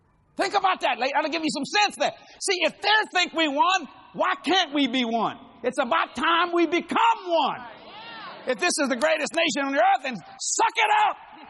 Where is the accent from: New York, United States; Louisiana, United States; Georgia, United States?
Louisiana, United States; New Orleans; I'm a Cajun from New Orleans. You don't know my culture.